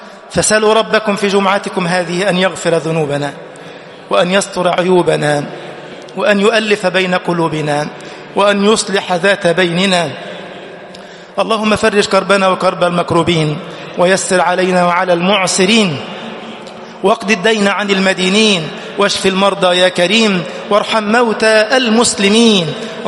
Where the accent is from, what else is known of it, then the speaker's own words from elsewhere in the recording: Egypt; اللهم اجعل بلدنا مصر أمنا أمانا، سخاء رخاء